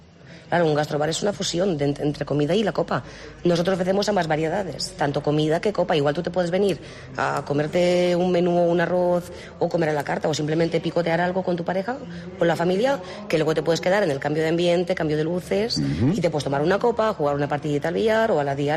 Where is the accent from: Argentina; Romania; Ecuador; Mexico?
Romania; Spanish is a second language; now in Castellón, Spain; Yo soy rumana.